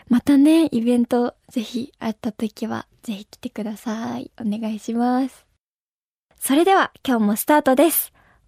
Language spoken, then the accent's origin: Japanese; Wakayama, Japan; 和歌山です。